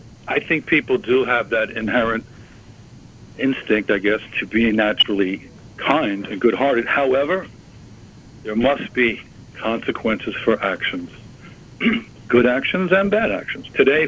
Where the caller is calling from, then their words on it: New York, United States; I'm in Long Island.